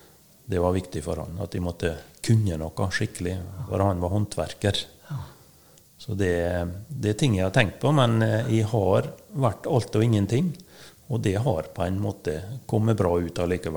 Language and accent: Norwegian; Molde, Møre og Romsdal, Norway; Jeg vokste opp I Molle.